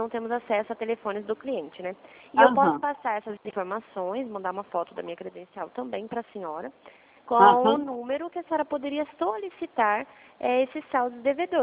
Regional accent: Dourados, Mato Grosso do Sul, Brazil; Eu sou de Dourados, Mato Grosso do Sul.

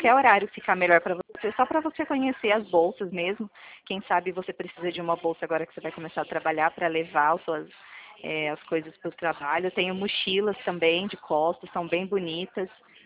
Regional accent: Presidente Prudente, São Paulo, Brazil; sou de Presidente Prudente mesmo.

